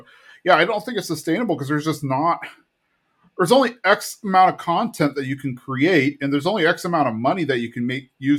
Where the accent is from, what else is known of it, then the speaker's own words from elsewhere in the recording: San Antonio, Texas, United States; Maybe it's because I grew up in San Antonio, where we only had one professional sports team, the Spurs.